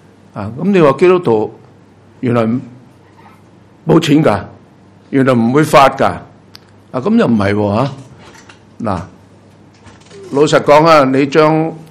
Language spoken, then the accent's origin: Cantonese; China